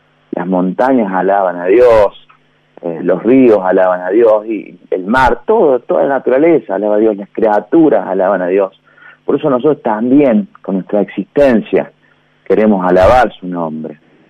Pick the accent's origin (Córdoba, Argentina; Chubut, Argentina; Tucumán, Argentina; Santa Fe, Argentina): Córdoba, Argentina; como buen cordobés transerrano que soy